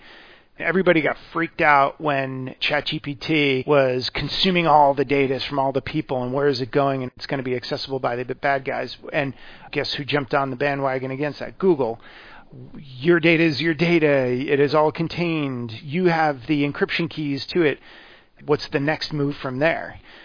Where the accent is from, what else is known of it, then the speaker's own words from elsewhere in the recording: United States; In the spirit of, I'm an American, so I'm going to use a baseball analogy.